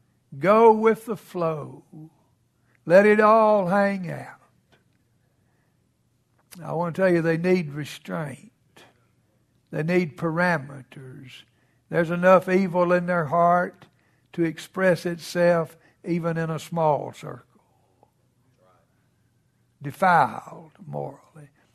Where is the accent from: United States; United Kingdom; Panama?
United States; the South; I'm glad I grew up in the South.